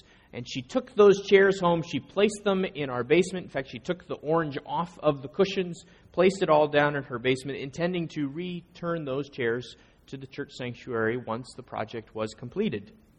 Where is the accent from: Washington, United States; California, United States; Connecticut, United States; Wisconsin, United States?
Wisconsin, United States; Green Bay; In the church that I grew up in Green Bay, Wisconsin, there were out in the foyer or the narthex area of the church two brown metal chairs with the ugliest orange cushions you have ever seen.